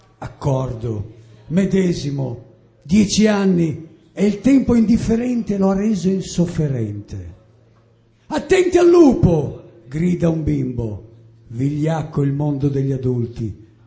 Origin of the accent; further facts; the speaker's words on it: Forlì, Emilia-Romagna, Italy; Ora vengo da Forlì, però preferivo venire da un universo parallelo.